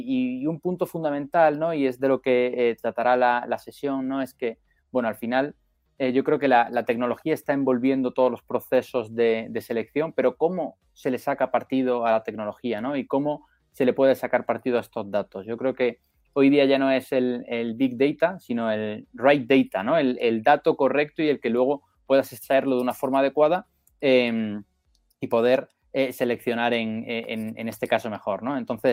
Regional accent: Spain; soy el CEO y el fundador de Hirent. Vengo de España

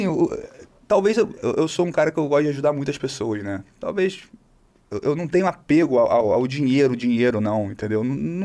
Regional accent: São Paulo, Brazil; Leve a sério meu comentário porque eu sou paulista.

